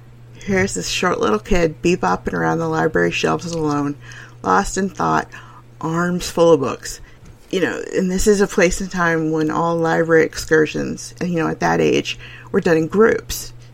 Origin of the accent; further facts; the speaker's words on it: the South, United States; accent: Southern drawl; And yep, there's the y'all. I'm from the American South. So there's going to be some dropping off of the end of words on this podcast. There's going to be some drawling.